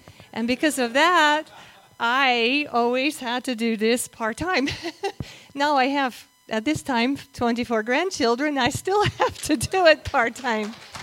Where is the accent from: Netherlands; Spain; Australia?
Netherlands; Because I am from the Netherlands.